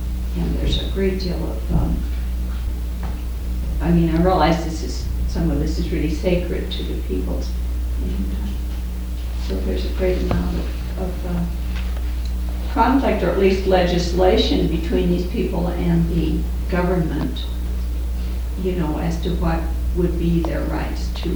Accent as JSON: {"language": "English", "town": "Pullman", "region": "Washington", "country": "United States", "said": "I'm from Pullman, Washington."}